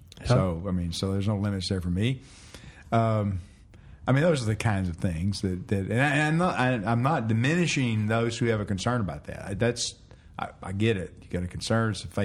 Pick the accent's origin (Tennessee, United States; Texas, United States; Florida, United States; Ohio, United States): Texas, United States; Richardson; She is. We knew each other growing up in Richardson, mm-hmm. and I've known her since second grade.